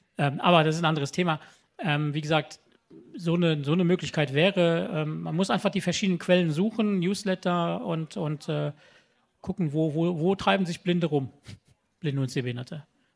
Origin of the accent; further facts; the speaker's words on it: Luxembourg; In meinem Heimatland Luxemburg gibt es sowas.